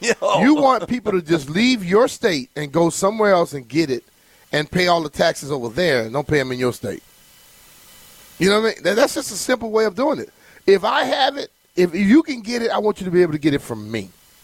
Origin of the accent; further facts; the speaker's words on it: Louisiana, United States; Hell, I came from Louisiana. You get beer and wine everywhere.